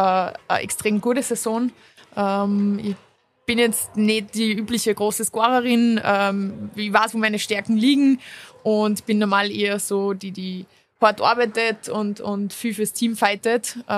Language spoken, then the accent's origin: German; Kremsmünster, Upper Austria, Austria; Ich bin aufgewachsen in Kremsmünster. Mhm. Das ist 30 Minuten ungefähr von Linz entfernt.